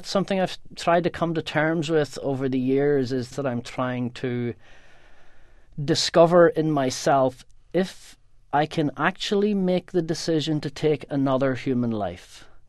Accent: Northern Ireland, United Kingdom; And that just sort of compounded my sense of alienation growing up in Northern Ireland.

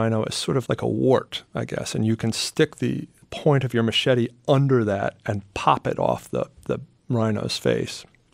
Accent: New Jersey, United States; the way I expected as a boy growing up in New Jersey.

